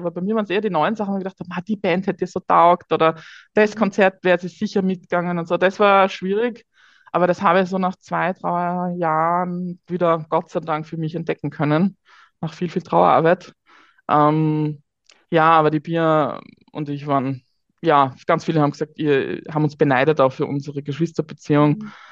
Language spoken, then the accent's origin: German; Graz, Styria, Austria; moved away; Ich bin eine Österreicherin, das hört man wahrscheinlich. Ich komme aus der Steiermark, aus Graz, habe aber die letzten Jahre und auch, als ich meine Schwester verloren habe, im Ausland gelebt, also war nicht in Österreich zu Hause